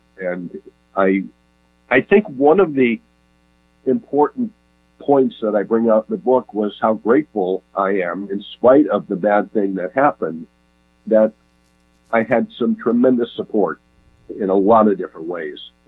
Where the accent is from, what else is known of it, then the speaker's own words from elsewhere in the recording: Milwaukee, Wisconsin, United States; I grew up in Milwaukee, Wisconsin, and I turned on the TV